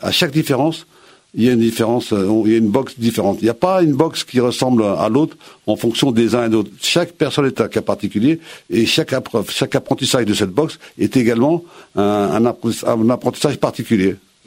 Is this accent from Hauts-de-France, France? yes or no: no; Argenteuil, Île-de-France, France; born there; Argenteuil, ma ville natale.